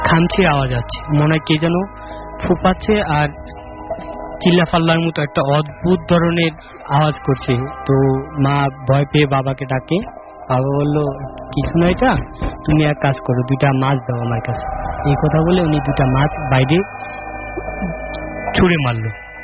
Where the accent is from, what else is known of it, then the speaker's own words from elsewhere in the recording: Comilla, Chittagong Division, Bangladesh; আমার দেশের বাড়ি কুমিল্লা, ওইখানে আমার গ্রাম হলো কুটুম্বপুর